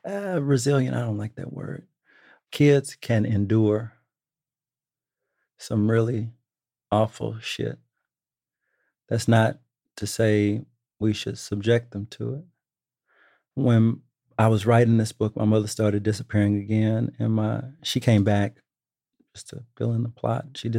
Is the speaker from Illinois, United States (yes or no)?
no; Texas, United States; You know, where I'm from Texas, you know, I still have a sort of terror about speaking back to adults.